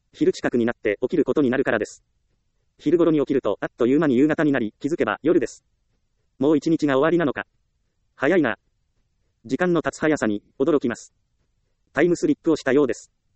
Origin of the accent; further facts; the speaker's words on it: Ehime, Japan; 私の地元は愛媛です。